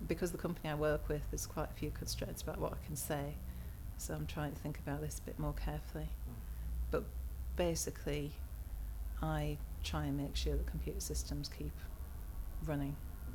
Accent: North East England, United Kingdom; also born or lived in Carmarthen; now in Macclesfield, United Kingdom; I was born in Carmarthen, grew up in the northeast of England, quite away from the Angel of the North, but a bit further south. I live near Manchester, a place called Macclesfield.

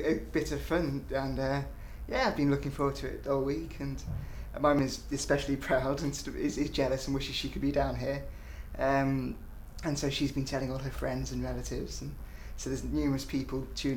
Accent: Oxford, South East England, United Kingdom; I am 25 and I come from Oxford.

